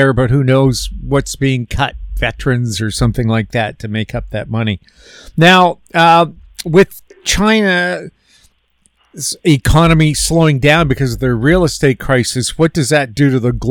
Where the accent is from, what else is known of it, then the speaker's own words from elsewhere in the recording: Peace River, Alberta, Canada; she's from my hometown of Peace River, Alberta?